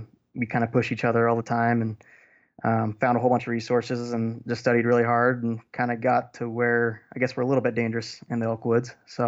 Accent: Washington, United States; moved away as an adult; now in Montana, United States; I grew up in Western Washington, grew up hunting black-tailed deer rifle, and then kind of came over to Montana on a whim on a scholarship for school

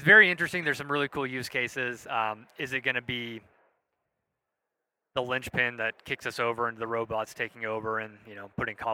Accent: Southeast, United States; So I grew up in the Southeast. So I grew up around hunting

